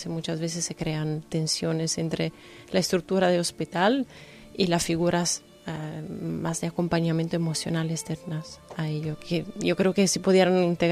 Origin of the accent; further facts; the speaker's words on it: Milan, Lombardy, Italy; Spanish is a second language; now in Lanzarote, Spain; Soy italiana, soy de Milano, del norte de Italia.